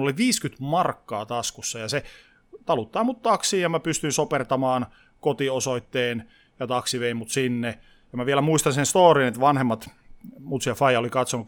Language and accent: Finnish; Oulu, North Ostrobothnia, Finland; kun Oulusta olin kotoisin ja siellä kaikki pyöräilee